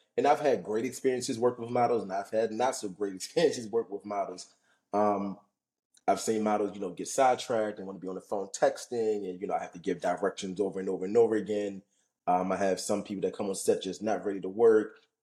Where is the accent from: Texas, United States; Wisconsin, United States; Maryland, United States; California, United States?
Maryland, United States; Baltimore; moved away as an adult; now in Atlanta, United States; I'm a photographer. I'm from Baltimore.